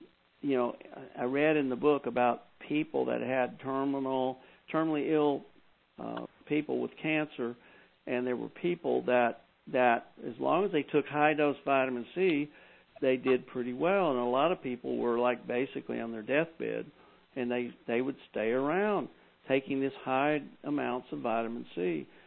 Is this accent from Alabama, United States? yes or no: no; Texas, United States; I grew up in Texas, and, you know, nearly everybody I knew was a rancher. My grandfathers were ranchers, you know, so it just... And I had a little small ranch myself